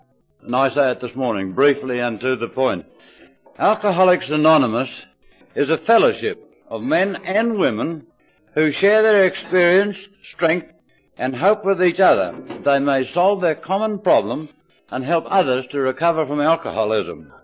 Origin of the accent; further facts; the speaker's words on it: Warialda, New South Wales, Australia; I'm an alcoholic. I come from Warialda.